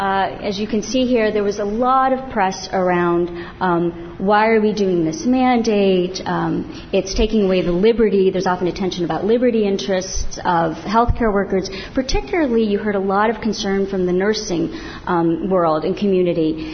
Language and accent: English; New York, United States; I'm from New York State. I live in New York State. I grew up in New York State.